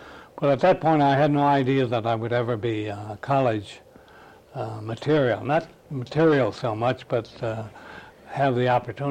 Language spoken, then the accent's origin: English; Center Line, Michigan, United States; Yeah, it's a little town called Centerline.